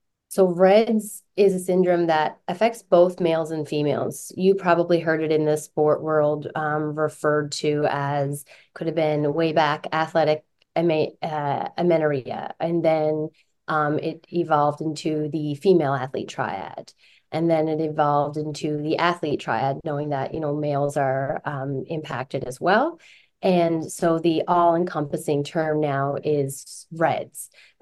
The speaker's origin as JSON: {"language": "English", "town": "Deer Lake", "region": "Newfoundland and Labrador", "country": "Canada", "lives_now": "Antigonish, Canada", "said": "located in Antigonish, Nova Scotia, but from Deer Lake, Newfoundland. And you will definitely hear my accent at some point through the chat today."}